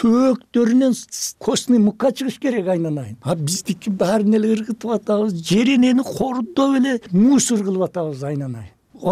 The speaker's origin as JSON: {"language": "Kyrgyz", "town": "Uzgen", "region": "Osh Region", "country": "Kyrgyzstan", "said": "мына мен например өзгөндүкмүн дедим."}